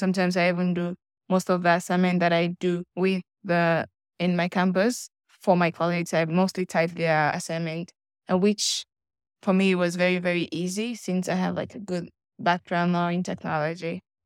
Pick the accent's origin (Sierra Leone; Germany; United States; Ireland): Sierra Leone; I'm from Sierra Leone. I'm 22 years old